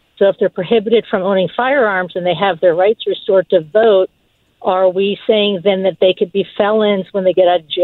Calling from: Palm Springs, California, United States; Palm Springs.

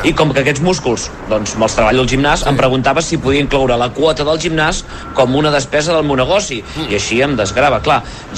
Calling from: Sant Joan de les Abadesses, Catalonia, Spain; de Sant Joan de les Abadesses

